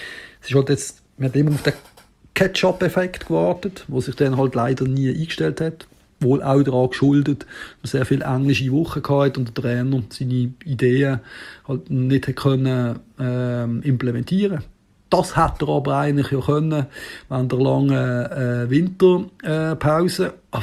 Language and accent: German; Reinach, Basel-Landschaft, Switzerland; born there; now in Bern, Switzerland; aus Bern. Ich bin zwar in Rheinach geboren und jetzt aber schon 20 Jahre in Bern.